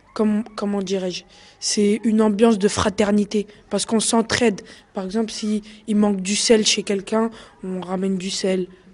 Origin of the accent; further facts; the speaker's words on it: Saint-Denis, Île-de-France, France; Moi, je vous accueille à Saint-Denis, dans ma ville natale, où j'ai grandi.